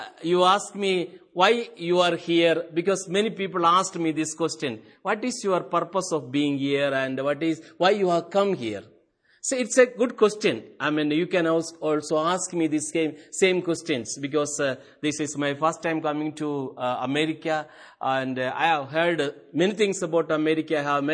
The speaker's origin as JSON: {"language": "English", "region": "Kerala", "country": "India", "also_born_or_lived": "Punjab", "said": "I come from Punjab. It's a northern part of India. But my homeland is not in Punjab. I am from Kerala. K-E-R-A-L-A."}